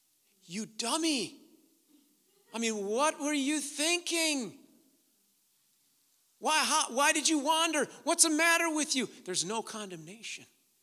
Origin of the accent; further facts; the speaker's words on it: Madison, Wisconsin, United States; He was my best friend growing up in Madison, Wisconsin.